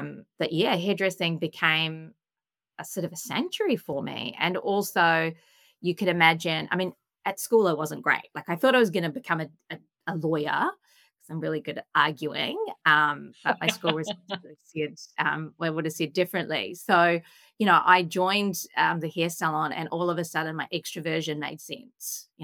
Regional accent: New Zealand; now in Melbourne, Australia; I am a Kiwi, so I'm a Kiwi in Australia.

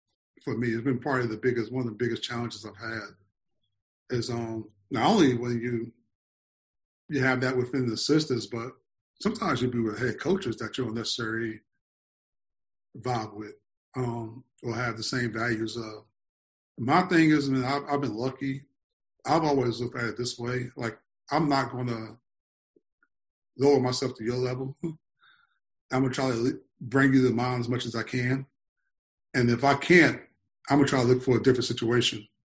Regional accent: North Carolina, United States; people going to assume, because … from North Carolina, I'm going to get credit for it.

